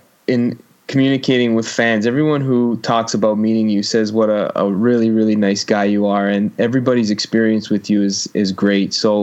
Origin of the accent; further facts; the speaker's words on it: Canada; Since you're a big hockey fan, and you know we're all from Canada here, are you a Red Wings fan or a Toronto Maple Leaf fan?